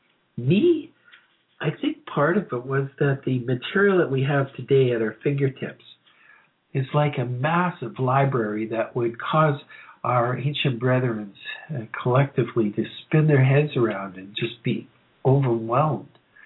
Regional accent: Canada; Being Canadian, you're part of, you know, this experience of the vastness of the country.

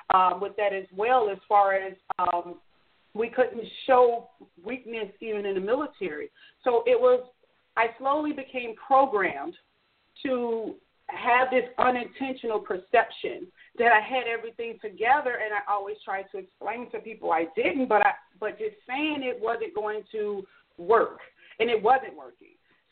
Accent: Chicago, Illinois, United States; because I dealt with this since I was a child growing up in Chicago.

